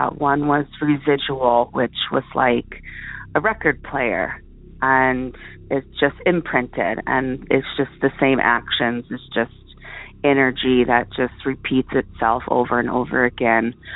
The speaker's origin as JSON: {"language": "English", "town": "Portland", "region": "Oregon", "country": "United States", "lives_now": "Girdwood, United States", "said": "I'm from Girdwood, Alaska. Originally, I'm from Portland, Oregon"}